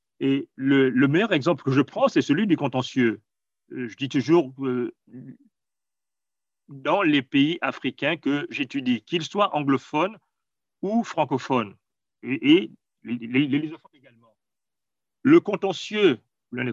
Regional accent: Gabon; Je viens du Gabon, un pays où 80% de la population vit en ville.

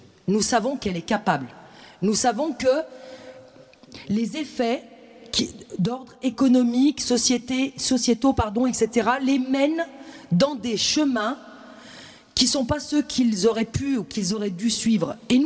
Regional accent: France; je ne peux pas sans cesse dire, je suis Française.

